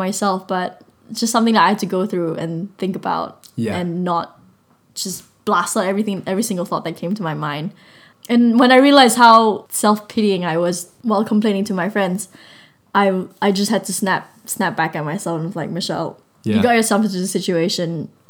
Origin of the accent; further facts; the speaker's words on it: Malaysia; English is a second language; now in Brighton, United Kingdom; I'm from Malaysia, and so I study abroad. Yeah. I study abroad in Brighton, obviously.